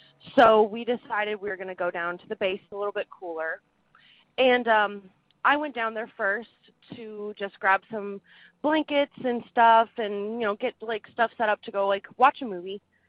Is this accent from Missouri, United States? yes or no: yes; St. Louis, Missouri, United States; I'm from St. Louis, Missouri.